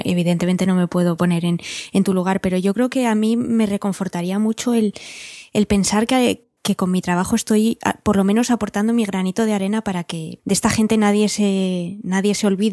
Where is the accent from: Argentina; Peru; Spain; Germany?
Spain; Madrid, Community of Madrid; Si tengo que ir a Madrid, que no me cuesta mucho trabajo porque es mi tierra, iré a verla